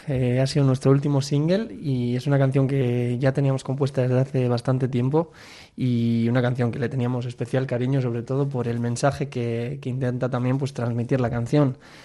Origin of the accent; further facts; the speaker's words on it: Berango, Basque Country, Spain; él es de Plencia, yo soy de Berango